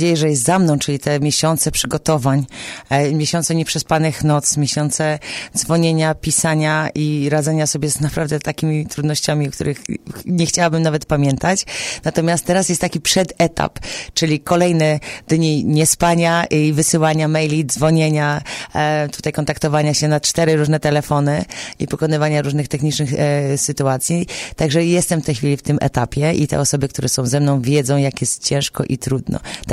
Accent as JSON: {"language": "Polish", "town": "Ustka", "region": "Pomeranian Voivodeship", "country": "Poland", "tie": "born or raised there", "said": "drugi etap zacznie się z Polski, mam nadzieję, że z mojego rodzinnego miasta Ustki i pojadę przez Azję."}